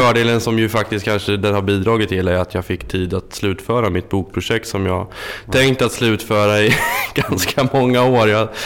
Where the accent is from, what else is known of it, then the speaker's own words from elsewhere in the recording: Kumla, Örebro County, Sweden; Kvismaren, Oset och Tysslingen som ju omgiver Kumla, där jag är född och uppvuxen